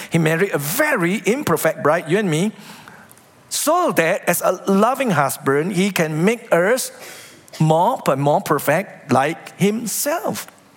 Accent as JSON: {"language": "English", "country": "Singapore", "said": "As Singaporean parents, we get caught up in the rat race."}